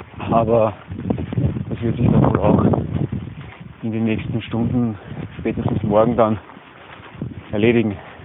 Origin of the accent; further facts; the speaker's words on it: Breitenfurt, Lower Austria, Austria; Ich bin heute unterwegs in meiner Heimatgemeinde Breitenfurt